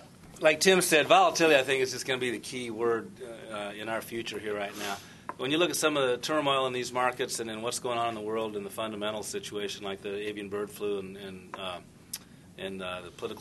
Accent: Champaign, Illinois, United States; also born or lived in Chicago; although I grew up in Champaign and went to U of I and then spent a number of years up in Chicago working in the commodities industry

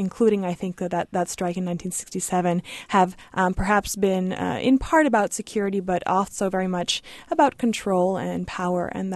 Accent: Berkeley, California, United States; also born or lived in Austin; I grew up in Berkeley, California, and Austin, Texas.

